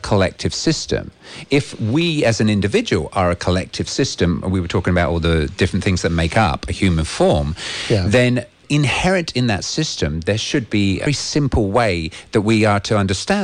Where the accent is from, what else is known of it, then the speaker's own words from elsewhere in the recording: England, United Kingdom; because being English and ironic and having all these sort of, quite often I was told to rein it in.